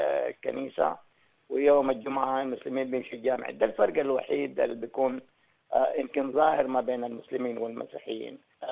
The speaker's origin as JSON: {"language": "Arabic", "country": "Sudan", "lives_now": "Australia", "said": "إن إحنا عايزين نعمل ليلة نجتمع بها فيها كسودانيين"}